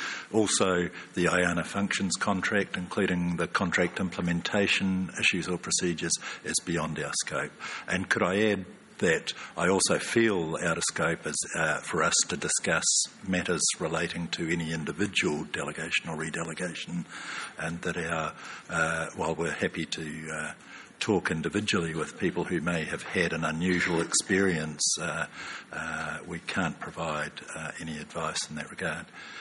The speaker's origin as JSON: {"language": "English", "country": "New Zealand", "said": "I'm from New Zealand"}